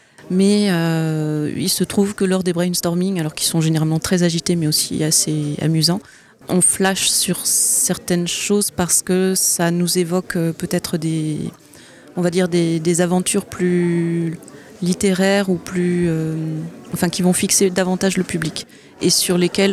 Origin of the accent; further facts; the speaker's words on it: Toulouse, Occitanie, France; Je suis toulousaine, oui.